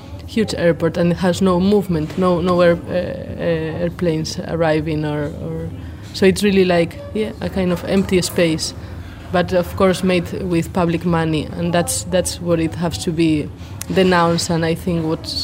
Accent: A Coruña, Galicia, Spain; English is a second language; I'm from Spain, from the northwest of Spain, from a city called A Coruña.

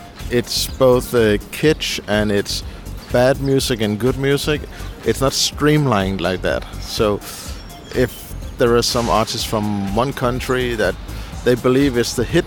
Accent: Copenhagen, Capital Region of Denmark, Denmark; I'm from Copenhagen.

